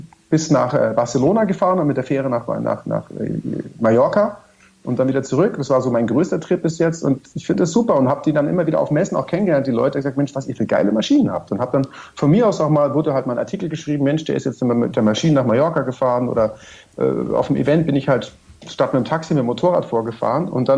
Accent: Munich, Bavaria, Germany; Und das sage ich als Münchner

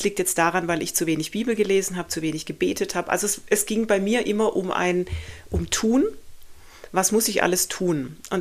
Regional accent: Baden-Württemberg, Germany; Jetzt komme ich aus dem Schwabenland.

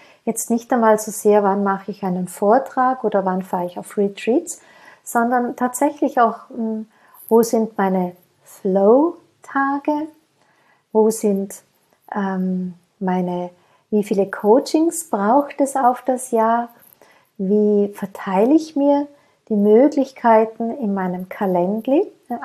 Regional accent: Austria; Sagt man bei uns in Österreich, losen ist auch hören, los einmal, hör einmal.

